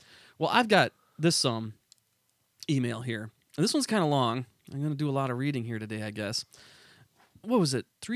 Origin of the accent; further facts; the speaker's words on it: Connecticut, United States; I hail from a small town in southern New Mexico, but I'm originally from Connecticut.